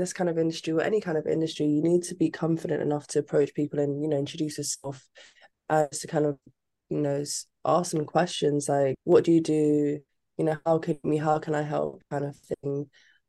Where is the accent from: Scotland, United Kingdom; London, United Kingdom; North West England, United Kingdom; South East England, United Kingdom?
London, United Kingdom; I'm a Londoner, like I was born and raised in London. So but like my background is half Italian, half Nigerian. And I would say like I am definitely like connected to my roots.